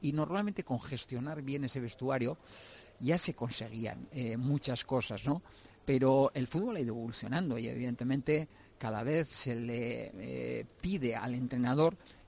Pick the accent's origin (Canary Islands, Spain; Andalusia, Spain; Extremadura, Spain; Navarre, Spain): Navarre, Spain; perseverante, eso lo era y lo sigo siendo, como buen navarro